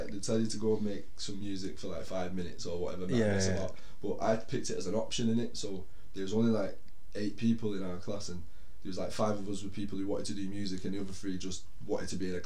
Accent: Manchester, North West England, United Kingdom; Born and raised in Manny, North Manchester. I went primary school in Harperley, high school in Blakely. Grew up in Cheetah Mill and Crumsoe's, born in North Manchester General Hospital.

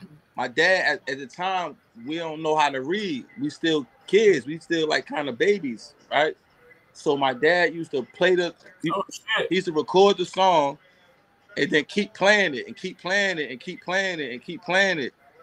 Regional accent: New York, United States; I'm in Cypress Hills just as much as I'm in Schoolhouse. So I was raised in both. I was born in New York. We came down here

